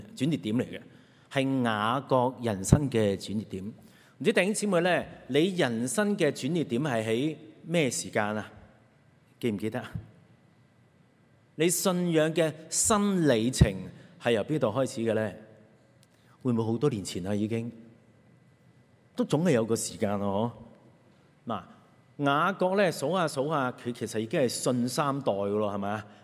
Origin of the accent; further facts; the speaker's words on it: Hong Kong; 不過我哋香港人就知嘅咧，係要找數噶嘛。